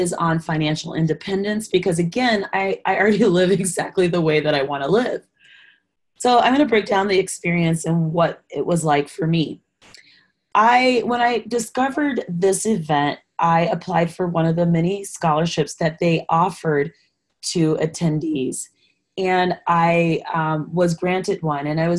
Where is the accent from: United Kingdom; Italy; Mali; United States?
United States; When I was paying off debt, like as an American trying to be debt free, it's the same thing.